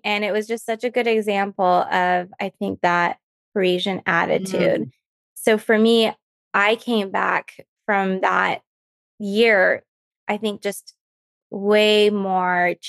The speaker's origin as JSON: {"language": "English", "region": "California", "country": "United States", "said": "And even I'm from California, which is obviously a lot more relaxed than even New York, for example."}